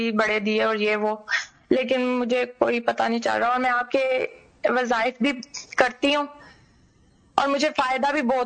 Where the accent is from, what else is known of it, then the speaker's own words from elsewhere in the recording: Punjab, Pakistan; نہیں نہیں میں پنجاب سے ہوں.